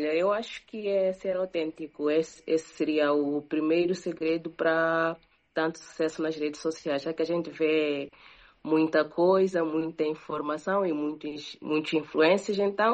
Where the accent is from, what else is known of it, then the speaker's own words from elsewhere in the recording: Mozambique; eu sendo moçambicana, eu sendo uma voz